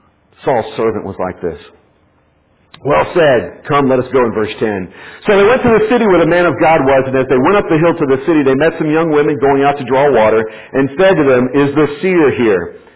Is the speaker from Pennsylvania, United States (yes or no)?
no; Texas, United States; I can deal with a little bit of heat. I'm from Texas.